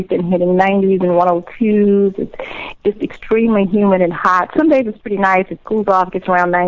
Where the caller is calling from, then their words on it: Atlanta, Georgia, United States; Atlanta, Georgia.